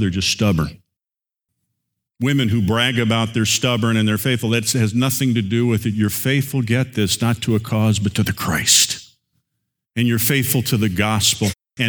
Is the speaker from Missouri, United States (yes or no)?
no; Indiana, United States; I grew up in Indiana, and anyone who grew up in Indiana in the era that I grew up